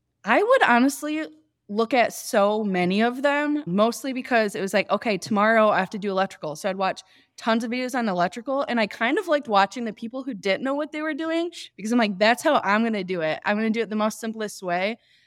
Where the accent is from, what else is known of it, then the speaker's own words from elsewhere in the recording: Michigan, United States; I'm from Michigan, so that's how I've driven so many times across the country.